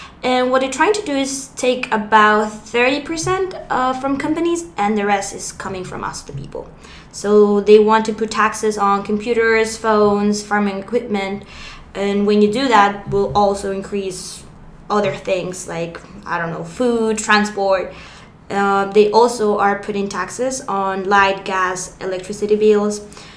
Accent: Colombia; I'm 18 years old and I'm from Colombia

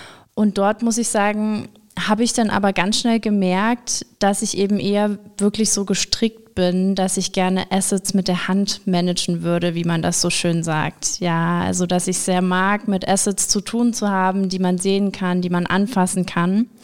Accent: Dresden, Saxony, Germany; moved away as an adult; Also ich komme ja aus Dresden und bin damals dann wirklich mit 18 schon das erste Mal nach Düsseldorf gegangen

